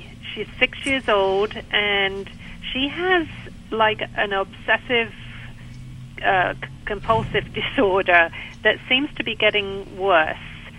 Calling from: Pinehurst, North Carolina, United States; I'm calling from Pinehurst in North Carolina.

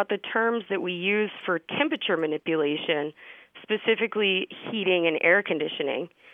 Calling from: Miami, Florida, United States; I'm calling in from Miami.

